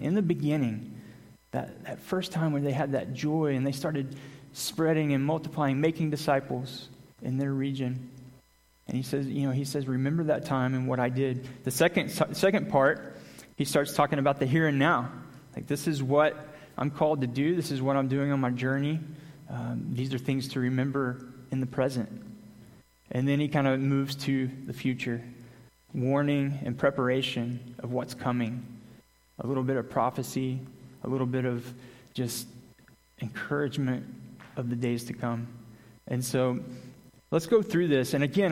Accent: Arkansas, United States; My wife and I, I grew up in Northwest Arkansas.

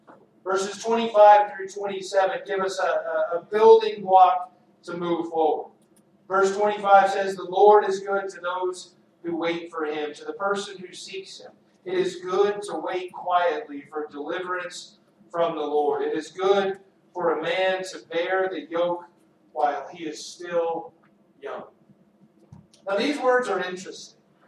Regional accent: Texas, United States; if you ever played high school football, and I grew up in Texas, two-a-days were a national holiday.

